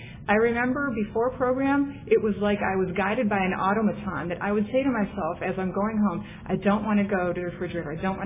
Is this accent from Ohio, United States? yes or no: yes; Cleveland, Ohio, United States; I'm from Cleveland, Ohio.